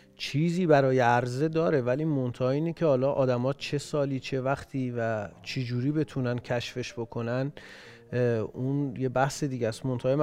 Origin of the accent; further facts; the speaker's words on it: Iraq; نه عراق بودم. من اصلا متولد عراقم.